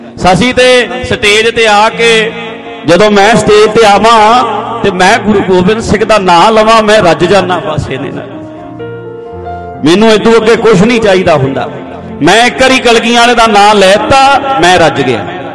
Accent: Punjab, India; UP ਵਾਲੇ ਨੂੰ ਦੱਸਣਾ ਪੈਣਾ ਮੈਂ ਪੰਜਾਬੀ ਹਾਂ, ਦਿੱਲੀ ਵਾਲੇ ਨੂੰ ਦੱਸਣਾ ਪੈਣਾ ਮੈਂ ਪੰਜਾਬੀ ਹਾਂ

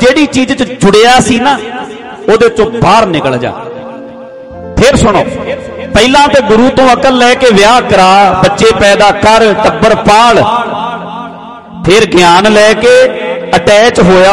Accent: Punjab, India; UP ਵਾਲੇ ਨੂੰ ਦੱਸਣਾ ਪੈਣਾ ਮੈਂ ਪੰਜਾਬੀ ਹਾਂ, ਦਿੱਲੀ ਵਾਲੇ ਨੂੰ ਦੱਸਣਾ ਪੈਣਾ ਮੈਂ ਪੰਜਾਬੀ ਹਾਂ

